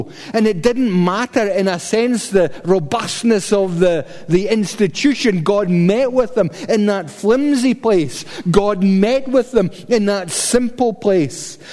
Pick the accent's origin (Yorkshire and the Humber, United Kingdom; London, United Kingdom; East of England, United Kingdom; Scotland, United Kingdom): Scotland, United Kingdom; Paisley; In the 1960s, when I was growing up in Paisley, there was this a habit of camping out the back, you know, and it was a council estate